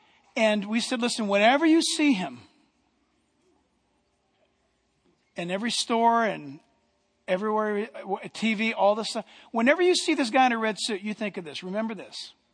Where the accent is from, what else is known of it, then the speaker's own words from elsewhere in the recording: United States; born there; I don't know where you were born, Pastor, but I was born in America.